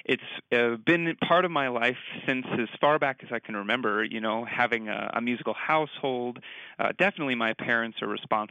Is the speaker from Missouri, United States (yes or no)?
yes; St. Louis, Missouri, United States; I remember some early piano teachers growing up in St. Louis who really inspired me to, pursue harder and harder repertoire